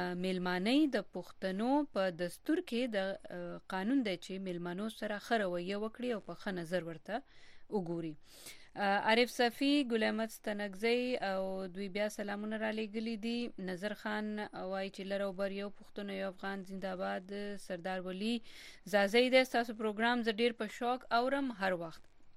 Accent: Laghman, Afghanistan; born there; افغانستان لغمان ولایت نه زه په افغانستان کې پیدا شوم او تر اوسه مې پاکستان نه دلیدلې

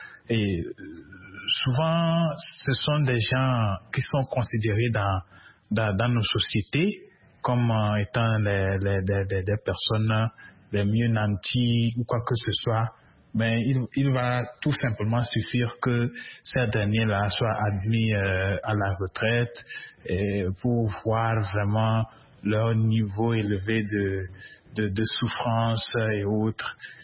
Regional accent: Togo; c'est un sujet très préoccupant chez nous en Afrique et plus particulièrement au Togo.

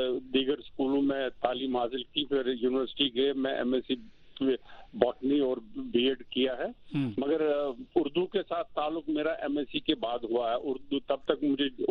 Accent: Jammu and Kashmir, India; born there; جی جناب، میں کشمیر میں پیدا ہوا ہوں، اور کشمیر میں ایک جگہ ہے واضح پورہ۔

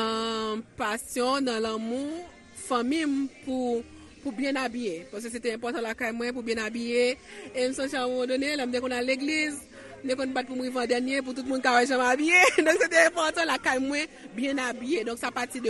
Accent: Haiti; moi je suis haïtienne moi je suis femme noire

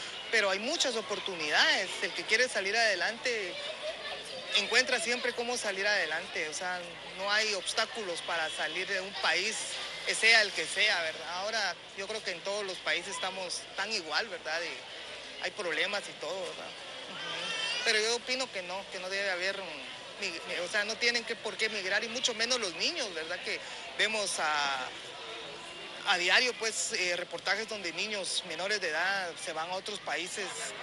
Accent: Guatemala; si yo soy guatemalteco, yo me tengo que quedar en mi país luchando

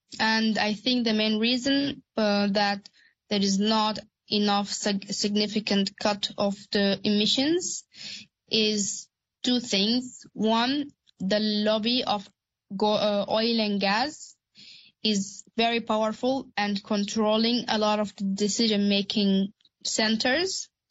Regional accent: Sudan; No, because I'm coming from Sudan, and Sudan have an ongoing conflict and war as we speak.

